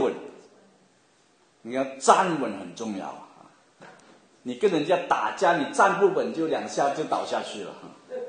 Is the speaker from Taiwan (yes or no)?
no; China; 就是好像我们中国人说百闻不如一见啊